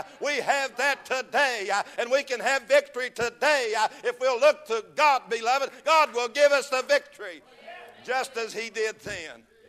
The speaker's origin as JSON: {"language": "English", "country": "United States", "said": "I said, no, Amerikanisch. I'm an American."}